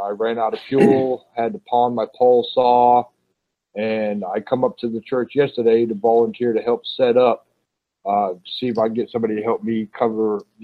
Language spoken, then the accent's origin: English; Apopka, Florida, United States; I'm from Apopka, Florida.